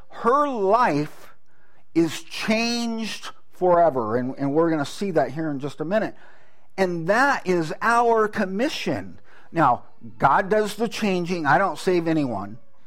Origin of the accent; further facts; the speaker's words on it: California, United States; And I grew up in California where they grew a lot of wheat